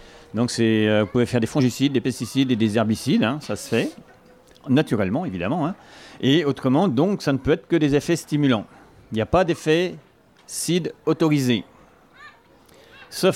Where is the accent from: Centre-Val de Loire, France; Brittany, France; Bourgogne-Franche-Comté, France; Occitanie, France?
Brittany, France; Moi, je suis pas de par ici, je suis du Finistère et j'étais paysan